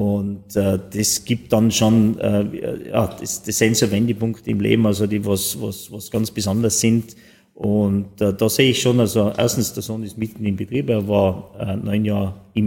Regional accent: Tyrol, Austria; als Tiroler muss man mehr reisen, damit man sieht, wie schön das eigene Land ist.

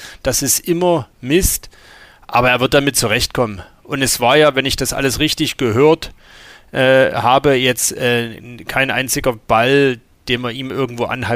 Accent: Dresden, Saxony, Germany; wo man als Dresdner schon sagt

